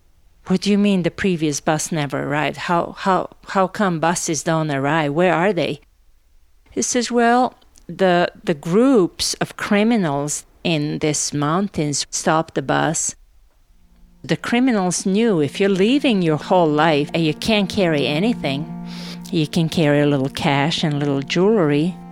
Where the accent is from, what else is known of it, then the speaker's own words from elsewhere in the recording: Novi Sad, Vojvodina, Serbia; I said, I'm not a refugee. I am from Novi Sad. I'm going home. I'm not a refugee.